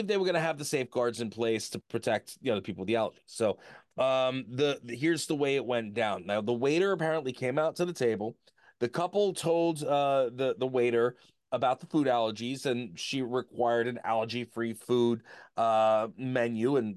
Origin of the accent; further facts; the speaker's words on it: Long Island, New York, United States; But, I'm from New York. I'm Long Island.